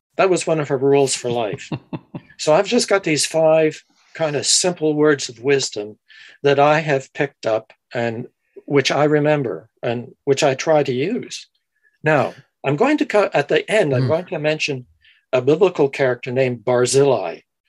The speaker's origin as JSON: {"language": "English", "town": "Meaford", "region": "Ontario", "country": "Canada", "tie": "born or raised there", "said": "So I grew up in Meaford, small town. Some of you know it."}